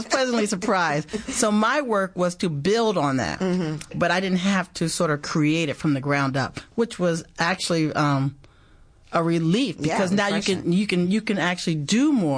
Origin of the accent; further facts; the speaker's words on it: Maryland, United States; I grew up in Maryland. I went to college at Spelman in Atlanta. And then I came back and worked in D.C. and I worked in the entire region.